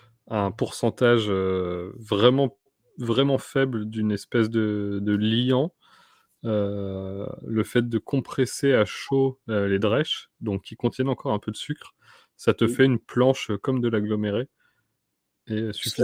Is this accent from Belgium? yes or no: no; Bar-le-Duc, Grand Est, France; Bah oui, je suis meusien, je suis de Bar-le-Duc, moi, de base.